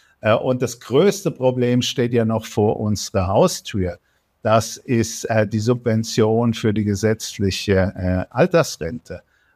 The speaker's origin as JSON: {"language": "German", "region": "Bavaria", "country": "Germany", "tie": "born or raised there", "said": "Ich denke an meine Heimat, die Bayerische Rhön."}